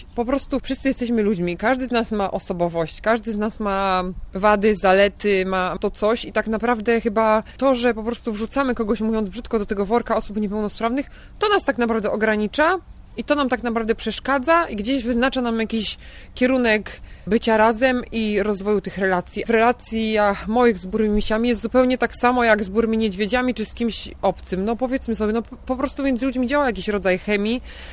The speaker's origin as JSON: {"language": "Polish", "town": "Poznań", "region": "Greater Poland Voivodeship", "country": "Poland", "said": "w ogóle jestem z Poznania, więc wcześniej jeździłam na obozy, działałam w tym ognisku lokalnym w Poznaniu."}